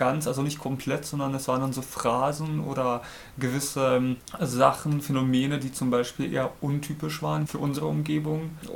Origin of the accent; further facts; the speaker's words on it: Bosnia & Herzegovina; German is a second language; now in Germany; Ich bin in Bosnien aufgewachsen, in einem Nachkriegsstand